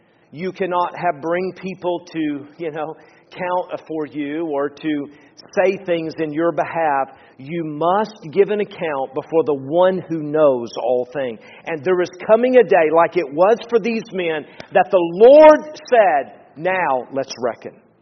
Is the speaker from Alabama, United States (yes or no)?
no; Tennessee, United States; Now, I grew up in Tennessee. We used to often say, well, I reckon so.